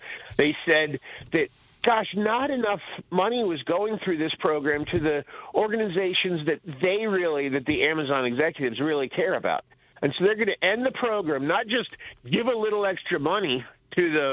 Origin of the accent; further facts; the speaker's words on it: Appalachia, United States; I grew up in Appalachia, in the northern Appalachia. It goes all the way up into Pennsylvania.